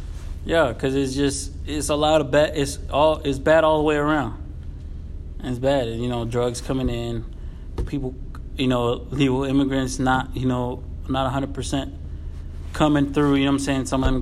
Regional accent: United States; born there; Oh no, I was born here in America.

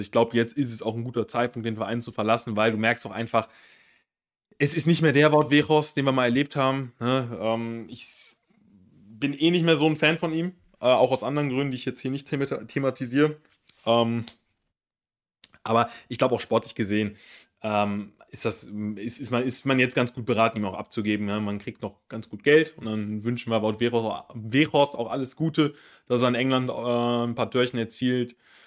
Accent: Cologne, North Rhine-Westphalia, Germany; so als Kölner bist du so konditioniert, du hast immer diesen scheiß Klassenerhalt noch im Hinterkopf

